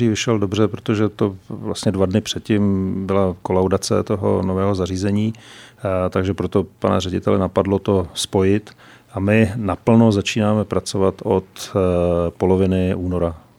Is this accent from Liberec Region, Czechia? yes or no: yes; Liberec Region, Czechia; protože jsem původem vlastně z Krkonoš